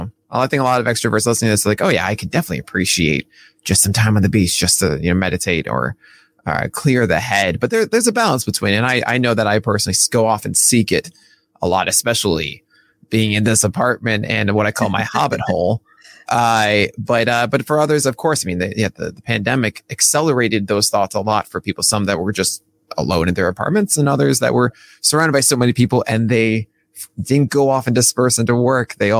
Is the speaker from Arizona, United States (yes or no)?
yes; Arizona, United States; we see each other a lot in Arizona, but there's a more freedom, I think, to it. When it's also my hometown